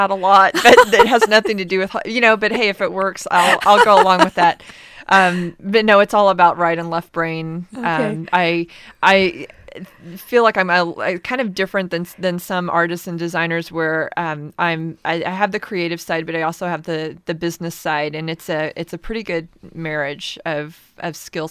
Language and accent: English; Houston, Texas, United States; now in Astoria, United States; I grew up in the Houston area in Texas.